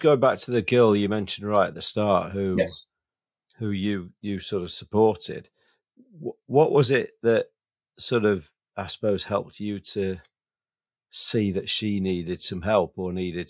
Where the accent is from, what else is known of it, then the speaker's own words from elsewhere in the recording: Yorkshire and the Humber, United Kingdom; because obviously we're two Brits, we're actually two Yorkshiremen